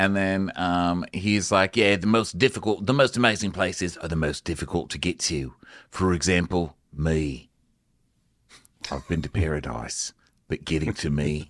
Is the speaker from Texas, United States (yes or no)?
yes; El Paso, Texas, United States; What do I know? I'm from El Paso. I don't know what a high tide is.